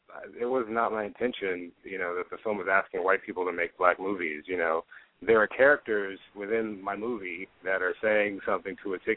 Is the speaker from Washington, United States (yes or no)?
no; Houston, Texas, United States; I grew up in Houston, you know, big city